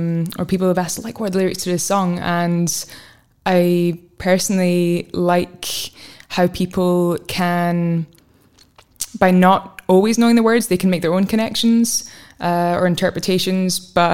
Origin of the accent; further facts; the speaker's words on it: Scotland, United Kingdom; where I grew up in Fife. There is not an amazing music scene there.